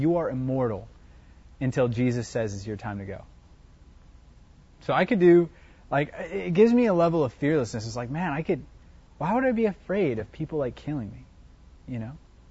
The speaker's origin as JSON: {"language": "English", "town": "Tucson", "region": "Arizona", "country": "United States", "tie": "born or raised there", "said": "when you're growing up in Tucson and stuff, you know about, I went to CDO"}